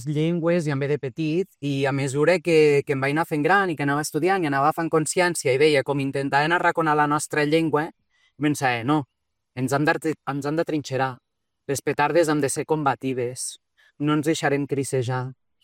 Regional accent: Lleida, Catalonia, Spain; jo me vaig criar a Lleida

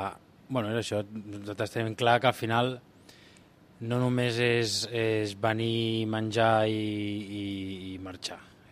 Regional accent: Canet de Mar, Catalonia, Spain; jo sóc de Canet de Mar, d'un poble d'aquí del Maresme, 40 quilòmetres aquí al costat. I, bueno, sóc d'origen... Bueno, els meus pares són de Xile, però van arribar fa l'any 78 o així.

